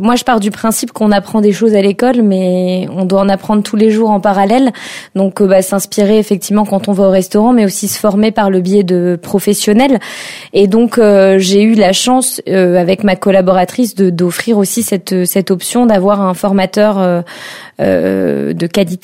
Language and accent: French; Marcq-en-Barœul, Hauts-de-France, France; je viens de Marcq-en-Barœul, une petite commune à côté de Lille.